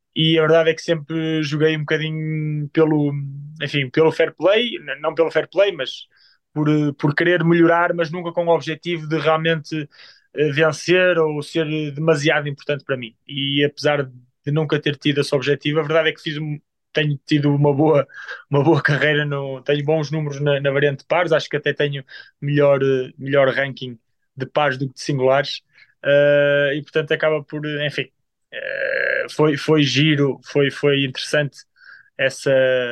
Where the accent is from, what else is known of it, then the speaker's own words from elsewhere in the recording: Portugal; Eu como português, obviamente, orgulho-me imenso de o ter alcançado